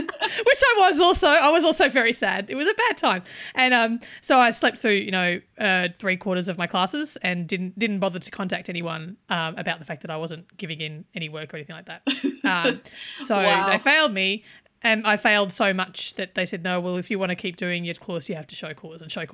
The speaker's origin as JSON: {"language": "English", "country": "Australia", "said": "I'm just Australian."}